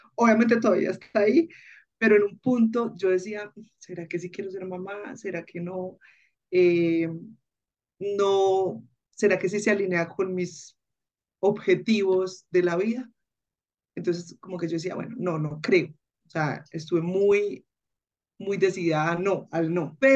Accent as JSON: {"language": "Spanish", "town": "Manizales", "region": "Caldas", "country": "Colombia", "said": "soy de Manizales"}